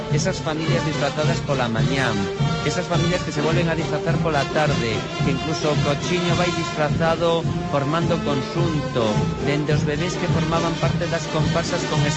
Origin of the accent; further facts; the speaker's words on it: Vigo, Galicia, Spain; also born or lived in Germany; eu que me criei en Vigo, como eu digo, son emigrante de segunda xeración, na sentido que primeiro nací en Alemania, pero despois emigramos a Vigo con os meus pais